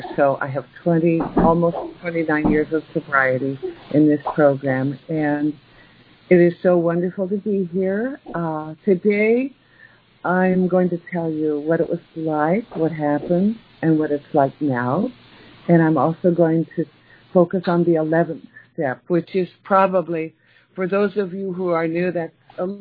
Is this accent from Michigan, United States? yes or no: no; Los Angeles, California, United States; born there; So I was born in Los Angeles in the 40s, in the 1940s, and I have three sisters and a brother